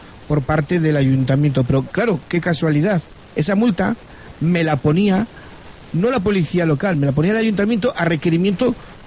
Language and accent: Spanish; Miranda, Castile and León, Spain; de donde yo soy, de Miranda